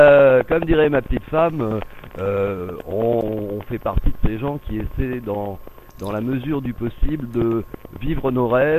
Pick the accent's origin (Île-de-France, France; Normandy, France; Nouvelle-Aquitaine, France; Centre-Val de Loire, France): Île-de-France, France; Les Mureaux; J'ai grandi dans une banlieue très populaire qui est j'ai grandi au Mureau. Ma mère, pour que ça fasse plus joli sur mon passeport, est allée me faire naître à Saint-Germain-en-Laye.